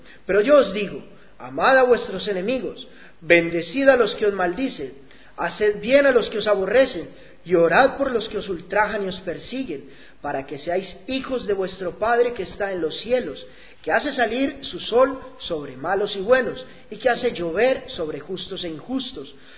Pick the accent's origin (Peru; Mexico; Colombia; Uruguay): Colombia; Antioquia; Se dice en mi pueblo que a nosotros los paisas, los antioqueños, no se nos rompen los pantalones por la rodilla.